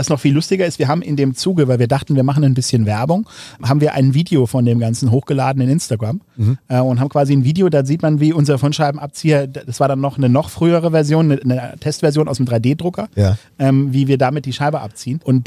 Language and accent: German; Munich, Bavaria, Germany; Wir sind aus München